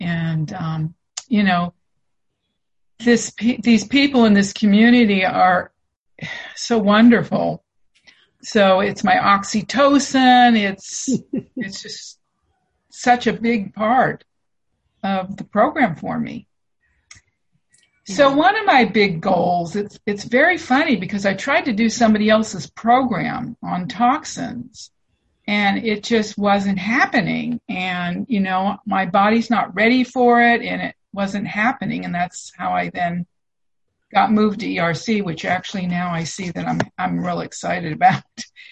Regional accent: Sunnyvale, California, United States; So I am from Sunnyvale, California.

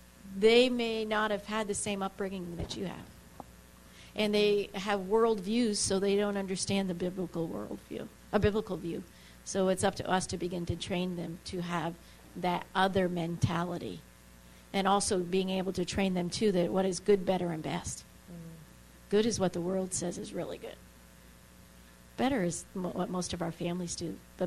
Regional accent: Northeast, United States; I grew up in the East Coast of the Northeast

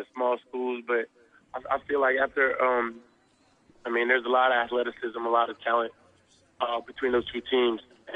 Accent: Fayetteville, Arkansas, United States; So, as you know, I grew up in Fayetteville.

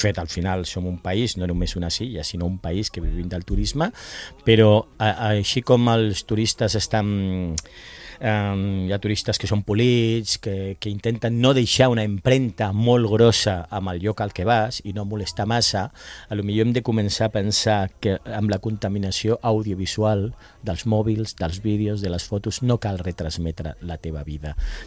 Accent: L'Hospitalet de Llobregat, Catalonia, Spain; jo soc d'Hospitalet i aquí m'ho passaré bé.

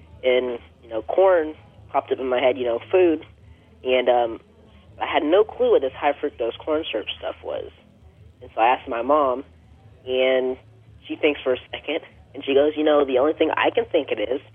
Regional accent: Knoxville, Tennessee, United States; I originally grew up in Knoxville, Tennessee. I lived there for pretty much 12, 13 years.

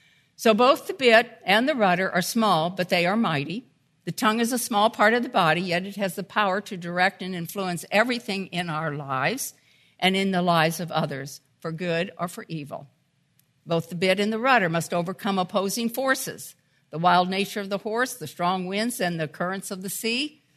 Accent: St. Louis, Missouri, United States; As we mentioned, I grew up in St. Louis. I lived about 2 miles from Grant's farm, where the stables are for the Clydesdales.

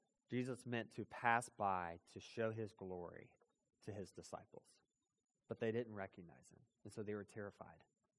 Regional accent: Savannah, Georgia, United States; I grew up in Savannah my whole life.

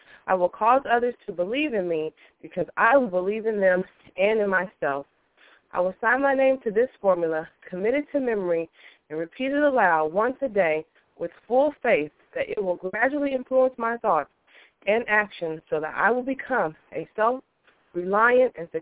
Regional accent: Virginia, United States; from Virginia.

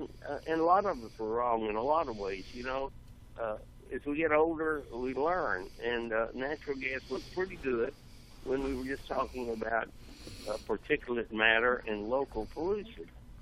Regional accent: Chattanooga, Tennessee, United States; Electric heat is what cleaned up my hometown of Chattanooga because we were burning coal in the furnaces.

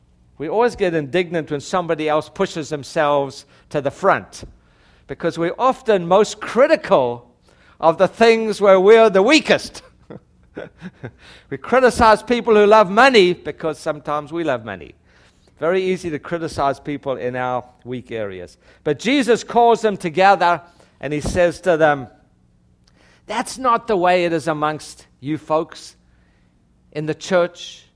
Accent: South Africa; I grew up in South Africa. In South Africa, we didn't have slavery.

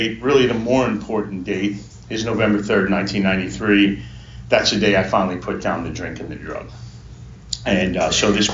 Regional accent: Coral Springs, Florida, United States; I grew up in Coral Springs. And back then, Coral Springs is a small town.

